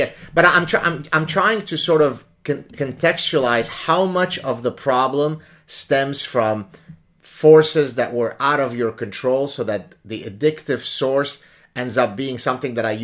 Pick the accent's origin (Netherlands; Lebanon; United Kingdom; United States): Lebanon; Now, listen, I grew up in the Lebanese Civil War.